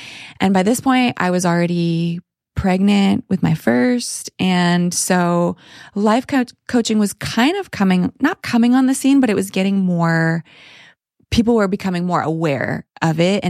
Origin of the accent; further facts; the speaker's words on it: Canada; now in United States; because I'm a Canadian and originally in Canada